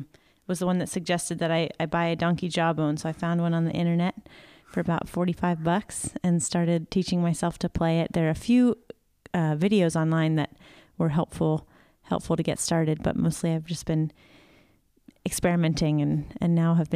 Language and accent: English; Virginia, United States; I grew up in Central Virginia outside Charlottesville and grew up playing the fiddle